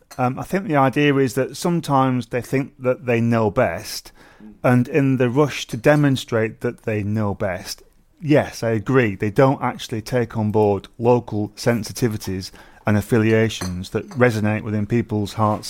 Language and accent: English; Wigan, North West England, United Kingdom; Wigan, Lancashire.